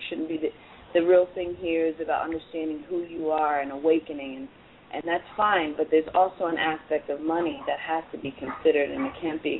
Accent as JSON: {"language": "English", "town": "Hollywood", "region": "California", "country": "United States", "said": "I'm from Hollywood, California."}